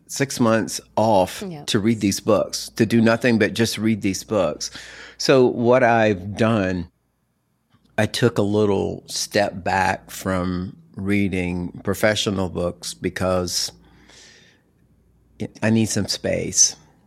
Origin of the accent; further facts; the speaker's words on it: the South, United States; As a Southerner, I have a habit of using the word just.